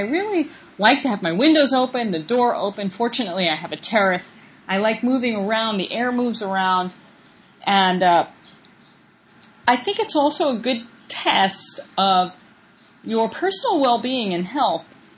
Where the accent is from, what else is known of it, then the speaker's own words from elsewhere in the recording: New York, United States; I grew up on Long Island, and I personally think that Long Island corn is the best anywhere.